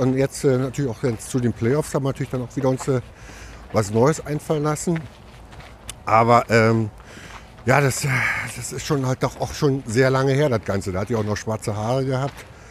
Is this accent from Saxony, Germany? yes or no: yes; Weißwasser, Saxony, Germany; Also, ich komme natürlich aus Weißwasser, eine Glasmacherstadt.